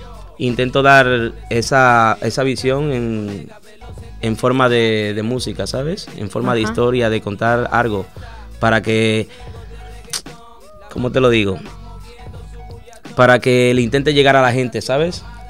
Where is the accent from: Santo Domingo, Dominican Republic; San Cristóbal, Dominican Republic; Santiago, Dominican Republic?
Santo Domingo, Dominican Republic; moved away; Vengo de Santo Domingo, vengo de un barrio muy pobre y en este disco he querido dar toda mi cultura